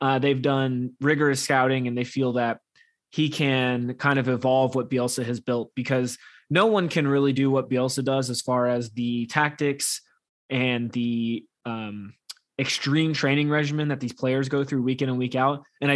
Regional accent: United States; So I am hoping for success for Jesse Marsh, both as a Leeds fan and as an American.

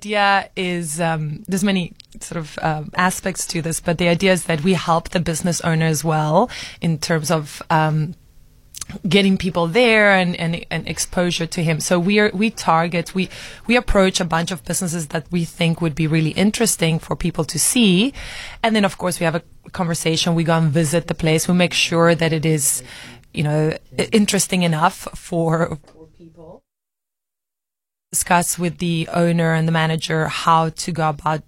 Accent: Argentina; I'm from Argentina originally

